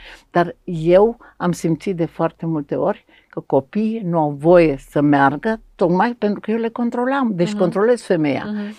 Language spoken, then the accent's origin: Romanian; Romania; treaba asta emoțională, care noi n-am știut-o ca români